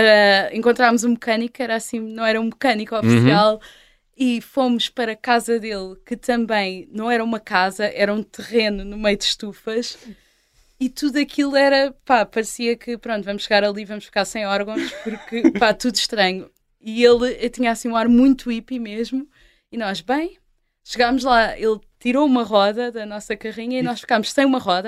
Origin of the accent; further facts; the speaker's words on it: Sintra, Lisbon, Portugal; É porque nós somos de Sintra, é sempre tudo muito demorado.